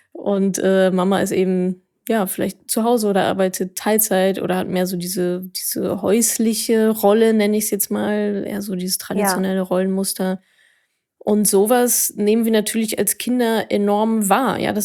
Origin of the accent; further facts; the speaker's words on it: Dortmund, North Rhine-Westphalia, Germany; Ich bin ja, Dortmunder Mädchen, also immer schön BVB.